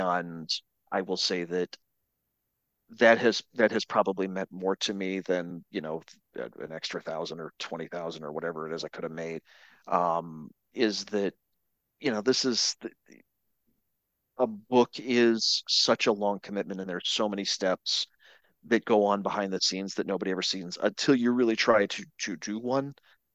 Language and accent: English; Cleveland, Ohio, United States; now in Atlanta, United States; I'm from Cleveland. I live in Atlanta.